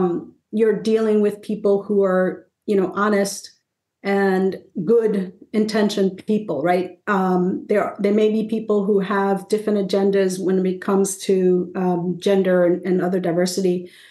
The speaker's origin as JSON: {"language": "English", "town": "Brooklyn", "region": "New York", "country": "United States", "tie": "born or raised there", "also_born_or_lived": "Puerto Rico", "said": "I mentioned that I was born in Puerto Rico and raised in Brooklyn, single mom, all that."}